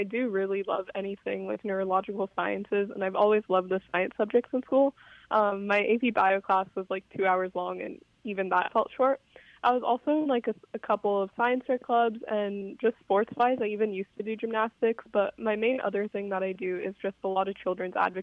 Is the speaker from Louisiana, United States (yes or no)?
no; Texas, United States; I am 18 and I'm from Texas, but I'm going into my freshman year at Dartmouth this coming fall.